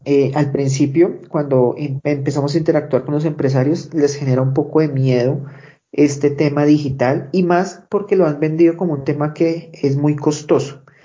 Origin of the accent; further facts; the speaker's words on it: Bogotá, Colombia; Bueno, yo soy de Bogotá, toda mi vida está en Bogotá.